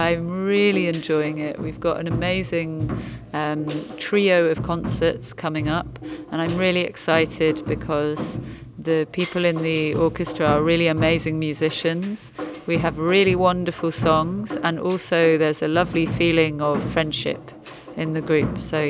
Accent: England, United Kingdom; and I'm from England. I live in London

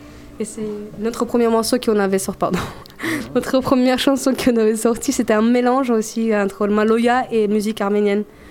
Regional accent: Belarus; French is a second language; moi je parle russe, puisque j'ai grandi à Biélorussie.

